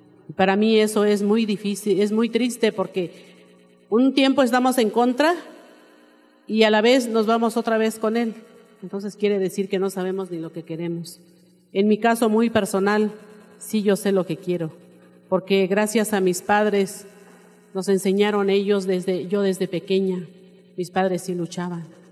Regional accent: Alcanfores, Chiapas, Mexico; Yo soy de Alcanfores, la ranchería Huitepeque Alcanfores.

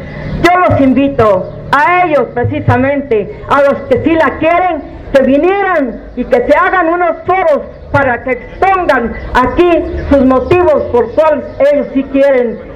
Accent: Tepoztlán, Morelos, Mexico; Somos mexicanos, defendamos nuestra patria, somos tepotecos, defendamos a Tepoztlán.

